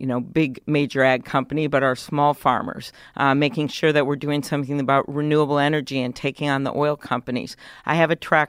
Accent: Midwest, United States; Well, I mentioned one of them, but the other one is that I am from the Midwest.

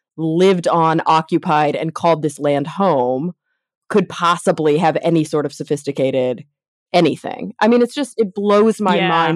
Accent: Texas, United States; I had it bad because I grew up in Texas, right? So I had that Texas textbook bias, which is rough.

